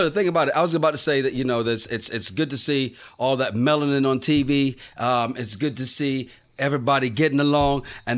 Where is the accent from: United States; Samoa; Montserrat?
Montserrat; also born or lived in St. Kitts; Oh, so I was born in St. Kitts, grew up mostly in Montserrat. And Montserrat's the one with the active volcano right now.